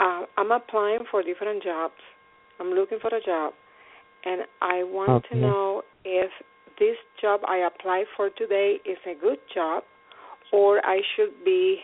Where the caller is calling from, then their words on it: Phoenix, Arizona, United States; I'm calling from Phoenix, Arizona.